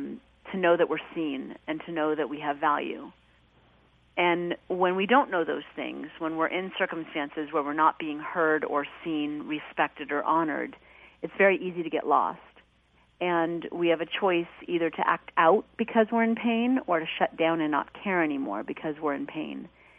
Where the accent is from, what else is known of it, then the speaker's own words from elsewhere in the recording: East Coast, United States; And I grew up on the East Coast, so if there were animals in the woods or the lakes that seemed injured, lost, or hungry, I would bring them home.